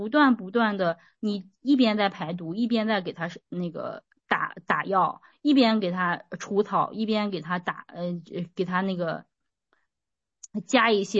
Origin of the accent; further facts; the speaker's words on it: North China, China; 因为我是北方人，我就特别爱吃面食。